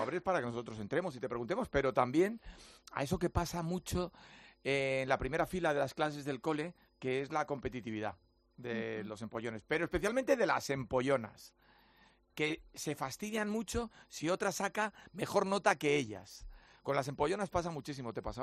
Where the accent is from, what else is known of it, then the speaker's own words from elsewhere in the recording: Vitoria-Gasteiz, Basque Country, Spain; Soy de Vitoria, pero podría ser de esa.